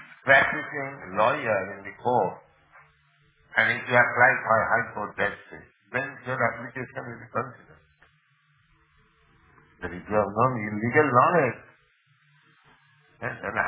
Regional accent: India; English is a second language; We are Indian nation independent.

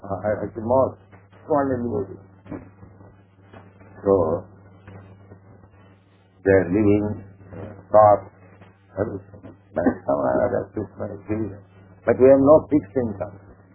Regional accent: Kolkata, West Bengal, India; born there; I was born in Calcutta. 1896.

